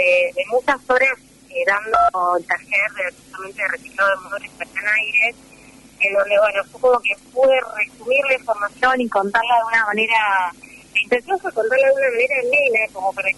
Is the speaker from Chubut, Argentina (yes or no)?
yes; Comodoro Rivadavia, Chubut, Argentina; moved away as an adult; now in Buenos Aires, Argentina; yo me vine de Comodoro a estudiar a las 18 horas y bueno, ya me quedé acá en Buenos Aires